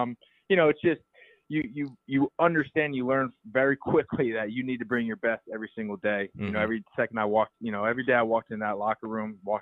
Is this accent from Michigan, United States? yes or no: no; Long Valley, New Jersey, United States; So like you said before, I'm from Long Valley, New Jersey, about 45 minutes outside New York City.